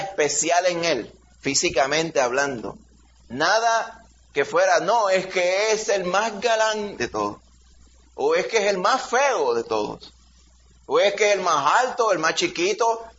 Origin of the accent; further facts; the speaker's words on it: Puerto Rico; que a mí de chiquito la gente aquí en Puerto Rico decía